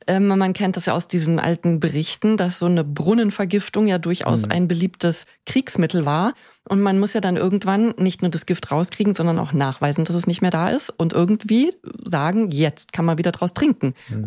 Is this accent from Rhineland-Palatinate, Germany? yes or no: yes; Trier, Rhineland-Palatinate, Germany; Also ich bin in Trier aufgewachsen